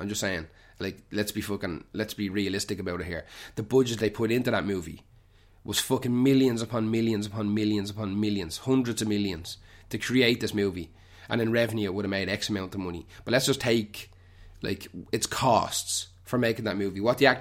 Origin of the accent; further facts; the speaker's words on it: Ireland; It's hard for me, like, being Irish, watching programmes and movies about the Civil War.